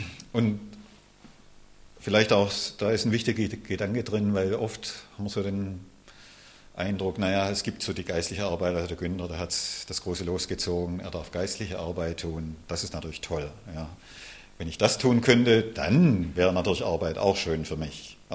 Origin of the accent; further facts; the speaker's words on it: Baden-Württemberg, Germany; ich bin ja Schwabe